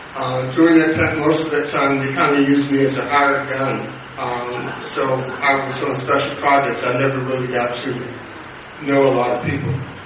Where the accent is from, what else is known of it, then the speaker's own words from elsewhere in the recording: Chicago, Illinois, United States; Yes, and I'm from Chicago.